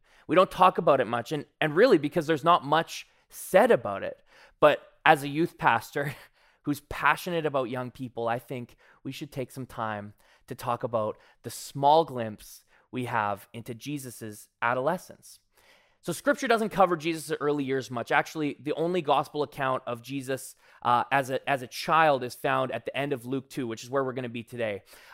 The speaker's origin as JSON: {"language": "English", "town": "Victoria", "region": "British Columbia", "country": "Canada", "said": "My family, we're from Victoria. So we came over for the festivities"}